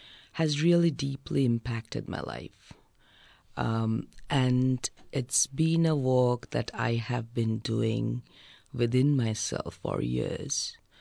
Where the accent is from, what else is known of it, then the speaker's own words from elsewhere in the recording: Kolkata, West Bengal, India; moved away; I'm originally from India, and I spent half of my life back home in India, in Bengal, Calcutta, and the other half here.